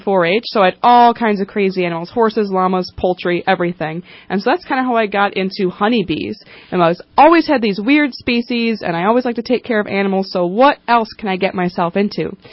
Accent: Wisconsin, United States; Yes, I travel the entire country. I'm originally from Wisconsin.

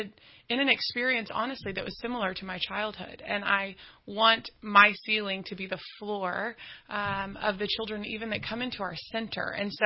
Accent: Dallas, Texas, United States; now in Redding, United States; I grew up in Texas. I'm from Dallas. You ask where I'm from. I've lived in Redding for 8 years, but I'm from Dallas, baby.

